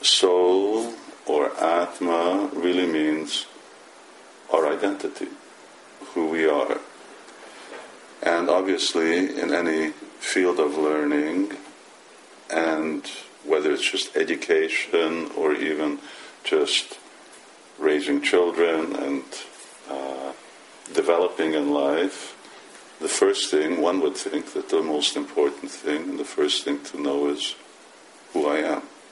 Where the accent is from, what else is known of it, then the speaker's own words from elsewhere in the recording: Hungary; also born or lived in United Kingdom; Originally, I'm from Hungary, and up until between 1980 and about 2005, I was based here in the UK.